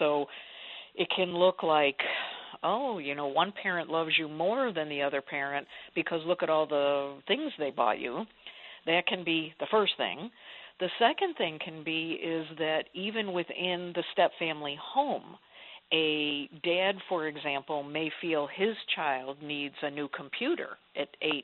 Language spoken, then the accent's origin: English; Buffalo, New York, United States; You know, I often tease that I grew up in Western New York